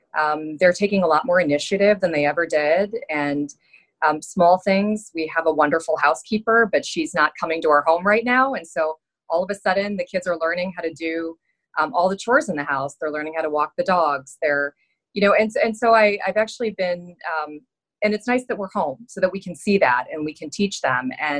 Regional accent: Seoul, South Korea; moved away; also born or lived in United States / Saudi Arabia; So I was born in the U.S. and then we moved to South Korea when I was a young girl. Hmm. And I grew up in Seoul.

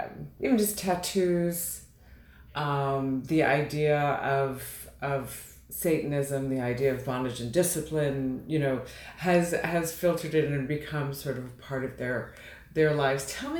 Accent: New York, United States; I mean, I grew up in New York, but then, you know, just anywhere you go, there is culture everywhere.

